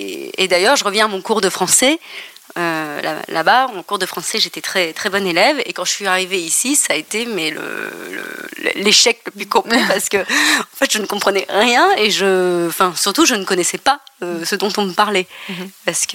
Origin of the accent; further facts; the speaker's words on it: Bamako, Mali; je disais à tout le monde que je venais de Bamako.